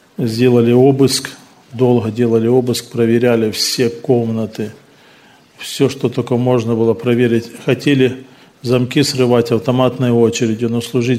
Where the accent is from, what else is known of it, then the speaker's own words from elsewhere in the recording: Luhansk, Luhansk Oblast, Ukraine; все знают, что я из Луганска.